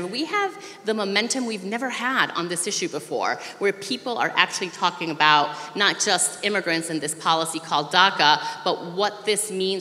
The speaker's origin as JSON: {"language": "English", "country": "Colombia", "moved": "yes", "lives_now": "United States", "said": "I'm an immigrant from Colombia myself. My father was recruited to be a textile worker in Rhode Island when we had textile mills."}